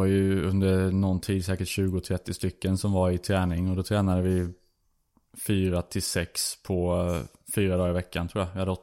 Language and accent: Swedish; Växjö, Kronoberg County, Sweden; Jag var givetvis en hel del hemma i Växjö. Var på Öland en del.